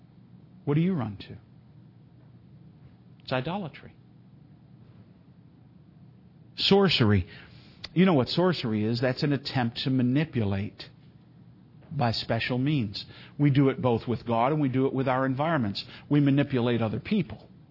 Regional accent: Scotland, United Kingdom; Jealousy, fits of anger? I always just blame that on my being Scottish.

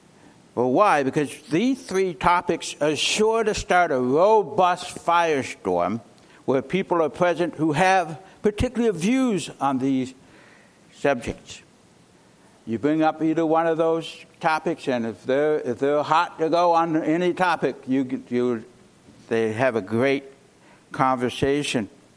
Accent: Nova Scotia, Canada; when I was a little boy, when I used to be in my hometown back in Nova Scotia

